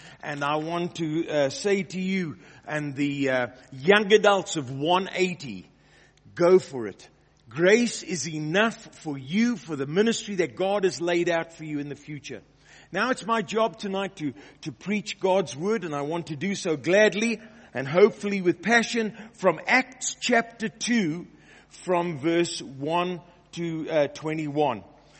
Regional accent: South Africa; also born or lived in Wales; now in United States; I was born in Wales. And I'm very proud of that. I spent all my life, 40-something years of my life in South Africa.

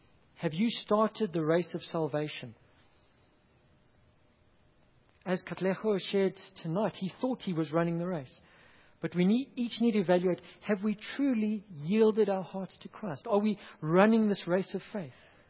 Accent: Hillcrest, KwaZulu-Natal, South Africa; also born or lived in Chonga; I grew up in KwaZulu-Natal for a while in Chonga, and then later in Hillcrest.

